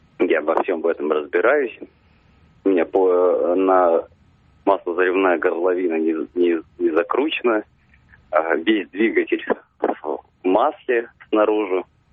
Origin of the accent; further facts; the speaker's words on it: Moscow, Russia; я из Москвы.